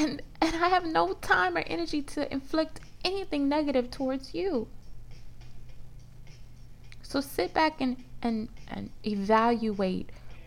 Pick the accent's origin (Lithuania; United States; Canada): United States; I've met some people who don't like me because I'm African American.